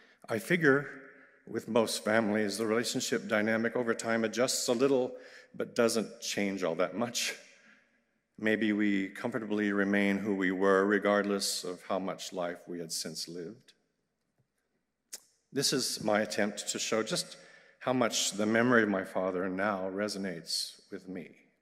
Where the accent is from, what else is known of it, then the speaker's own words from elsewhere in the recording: Sapulpa, Oklahoma, United States; Many have heard me crow about how lucky growing up in Sepulpa was if you were a singer, instrumentalist, or dancer even in the 60s and 70s.